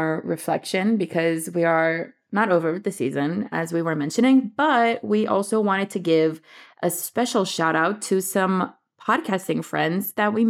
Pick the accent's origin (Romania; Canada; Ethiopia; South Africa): Romania; English is a second language; also born or lived in United States; I am originally from Romania, as you might have heard in previous episodes. I've lived in the States, now I'm back in Romania